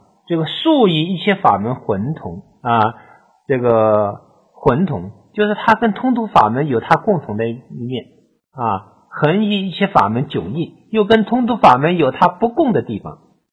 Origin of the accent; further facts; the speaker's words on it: China; 只是说我们作为中国人，我们接受中国净土宗祖师的思想